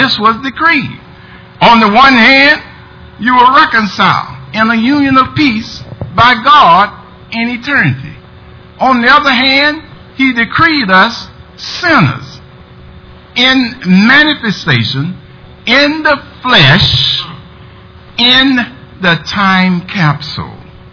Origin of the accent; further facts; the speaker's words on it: Florida, United States; I'm from South Florida.